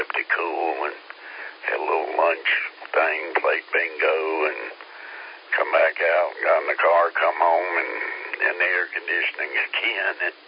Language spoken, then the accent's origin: English; Columbia, South Carolina, United States; I've been in South Carolina all my life, and still, sometimes in the summertime, I grew up down around Columbia